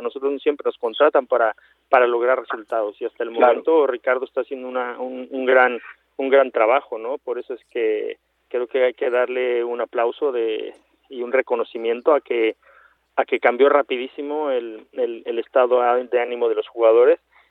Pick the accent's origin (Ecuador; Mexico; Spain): Mexico; soy mexicano